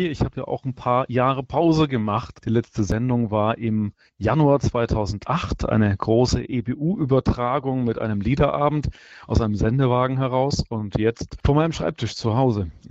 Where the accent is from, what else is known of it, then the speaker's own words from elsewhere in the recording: Bischberg, Bavaria, Germany; also born or lived in Bamberg; Ich bin in Bamberg geboren worden, in Oberfranken, ist ja auch ein Erzbistum, in einem Vorort dort in Bischberg aufgewachsen. Da ist man sozusagen automatisch katholisch getauft, mit dem Fruchtwasser der Mutter, könnte man sagen. Aber natürlich, ich bin 74 geboren.